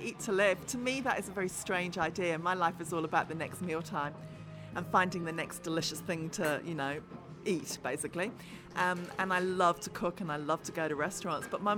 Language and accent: English; England, United Kingdom; now in New Zealand; Yeah, I married a Kiwi and I've been here 14 years now and I am a New Zealander, but I grew up in England and we used to spend summer holidays in Italy.